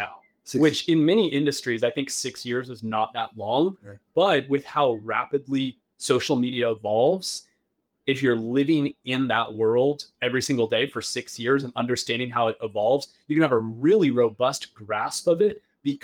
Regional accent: Oregon, United States; So I grew up in Oregon originally. So that's where I'm from.

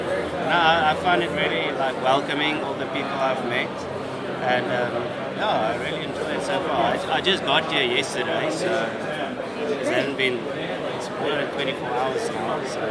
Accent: Pretoria, Gauteng, South Africa; English is a second language; And I'm from South Africa, Pretoria.

